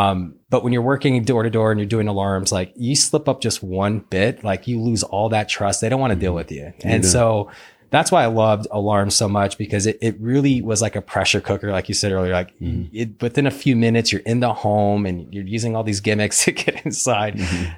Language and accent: English; Idaho, United States; I grew up in Idaho working on farms.